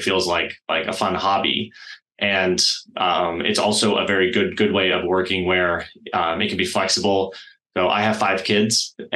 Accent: New Orleans, Louisiana, United States; also born or lived in California / Texas / Australia; I was born in New Orleans, and my dad worked for Chevron, so we got to move lots of different places: Texas, California, Australia for a bit.

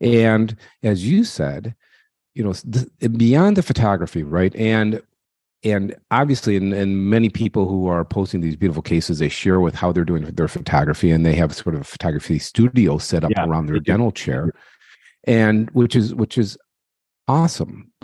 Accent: Detroit, Michigan, United States; I'm from Detroit. I'm a Michigan guy like yourself. I'm from Detroit, and I grew up.

